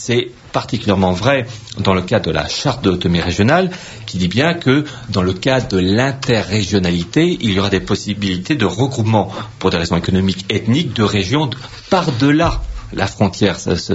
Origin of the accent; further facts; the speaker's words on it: France; Chez nous, en France